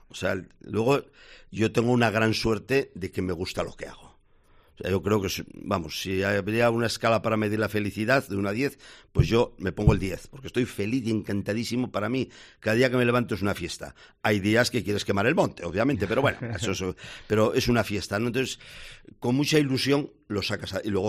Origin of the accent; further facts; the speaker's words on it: Falces, Navarre, Spain; Yo soy de la Ribera, soy de Falces, estoy enamorado de mi pueblo